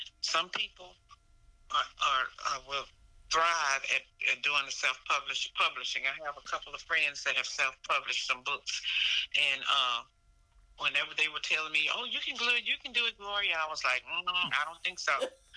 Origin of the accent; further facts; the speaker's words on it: Colfax, United States; And everybody that knew me from my Colfax, from growing up in Colfax, they knew